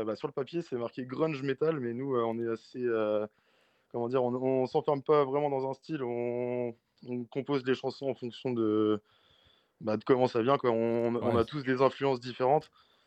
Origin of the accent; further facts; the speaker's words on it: Angers, Pays de la Loire, France; Alors, écoutez, nous, on est originaire d'Angers.